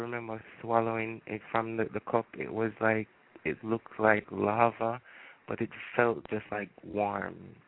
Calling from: Jamaica; calling from Jamaica.

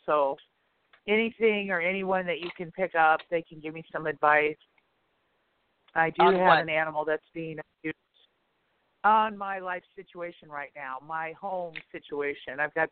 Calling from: Nebraska, United States; I'm in Nebraska.

